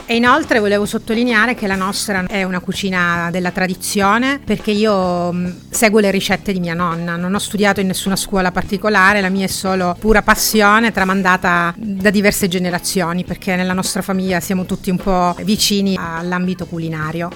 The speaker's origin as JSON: {"language": "Italian", "town": "Palermo", "region": "Sicily", "country": "Italy", "said": "perché noi siamo di Palermo, quindi le panelle, le arancine"}